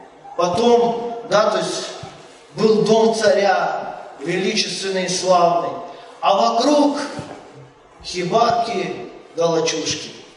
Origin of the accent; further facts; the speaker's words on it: Ukraine; moved away as an adult; Я приехал, молодой человек с Украины, хотел жену.